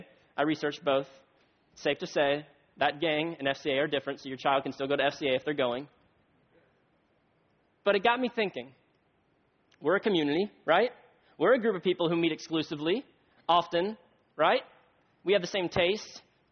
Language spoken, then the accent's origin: English; Miami, Florida, United States; I came from South Florida, Miami area.